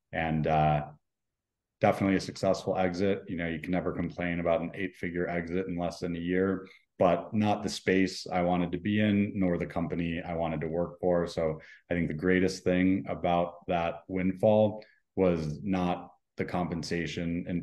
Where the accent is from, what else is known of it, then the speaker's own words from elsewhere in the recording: Portland, Oregon, United States; I grew up in Portland, Oregon. Both my parents are therapists.